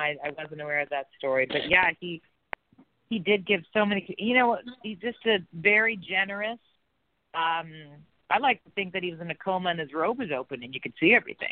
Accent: Toronto, Ontario, Canada; He also did some time at the comedy Yuck Yucks up in Toronto, my hometown.

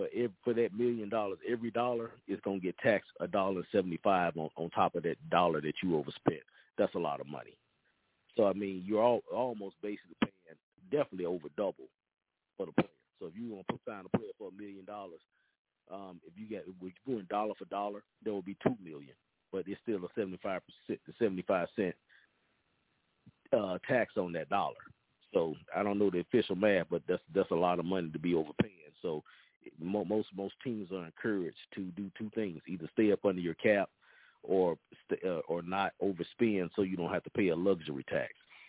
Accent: Louisiana, United States; I wish my home state, New Orleans Saints, I wish them luck tonight.

